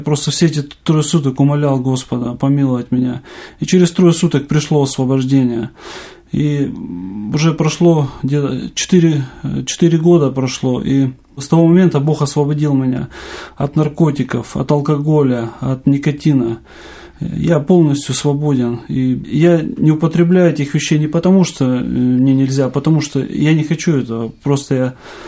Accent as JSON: {"language": "Russian", "region": "Sverdlovsk Oblast", "country": "Russia", "tie": "born or raised there", "said": "я сам родом со Свердловской области, и там у нас был реабилитационный центр для наркоманов"}